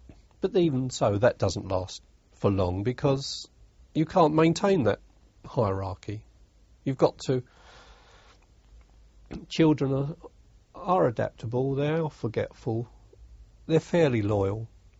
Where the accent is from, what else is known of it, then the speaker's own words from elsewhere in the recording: London, United Kingdom; accent: East End; I didn't come from the East End. I was from East London, but not the East End. But I suppose one had an East End accent. One dropped the H's and didn't sound the end of words.